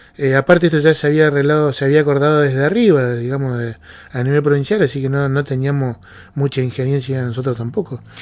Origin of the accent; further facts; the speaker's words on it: El Calafate, Santa Cruz, Argentina; de mi pueblo, de Calafate, para que nos empecemos a reunir en nuestro partido local.